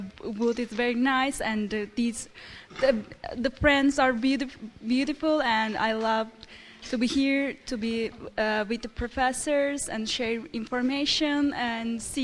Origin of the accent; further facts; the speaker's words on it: Ankara, Turkey; English is a second language; I'm from Turkey and Ankara.